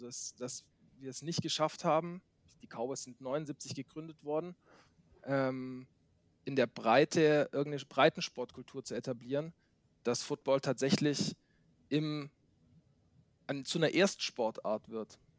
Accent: Villingen-Schwenningen, Baden-Württemberg, Germany; born there; now in Munich, Germany; ich bin 37 Jahre alt, eigentlich gebürtig aus Villingen-Schwenning in Baden-Württemberg, bin aber seit 2006 in München beheimatet

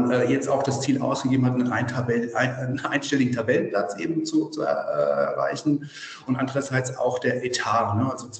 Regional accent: Großwallstadt, Bavaria, Germany; Ich bin gebürtiger Großwallstädter, von daher mit dem Handballsport groß geworden, auch familiär bedingt.

